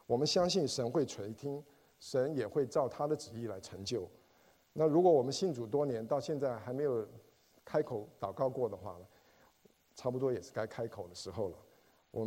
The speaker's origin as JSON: {"language": "Chinese", "country": "China", "said": "我们中国人说“开卷有益”，然后说“三日不读书，则面目可憎，语言乏味”。"}